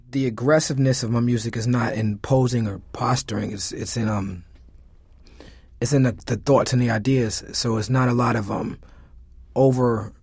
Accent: Brooklyn, New York, United States; My music is, my chief influences are Brooklyn and my parents. And, you know, in the situations that I was placed in, you know, the kids in my neighborhood in Flatbush, they were just stan

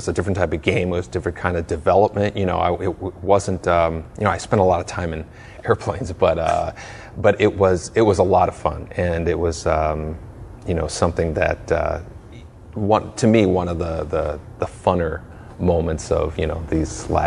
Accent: Chicago, Illinois, United States; born there; I was born in Chicago.

